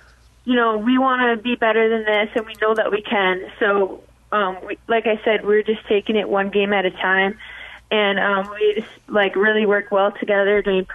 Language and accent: English; Hutchinson, Minnesota, United States; I'd have to say that it's pretty close to my hometown of Hutchinson, so that was really nice for me.